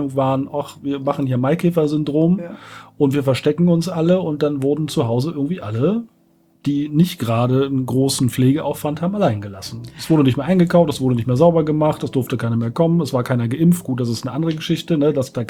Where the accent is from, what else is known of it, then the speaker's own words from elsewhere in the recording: Berlin, Germany; ich komme aus Berlin, bin hier geboren